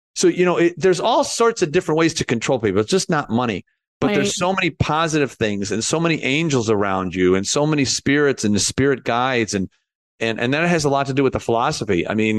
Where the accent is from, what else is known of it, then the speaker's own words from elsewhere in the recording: Chicago, Illinois, United States; So I'm from Chicago.